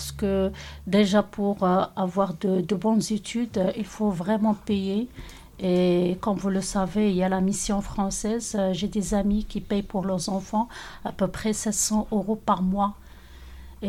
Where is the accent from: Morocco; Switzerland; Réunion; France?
Morocco; On sait bien que l'anglais, c'est la langue internationale, mais chez nous, au Maroc, c'est le français qui est la langue dominante.